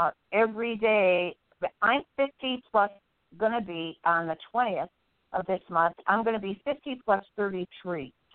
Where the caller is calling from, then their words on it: California, United States; from beautiful Central Coast, Central California, Casa Robles, to be exact.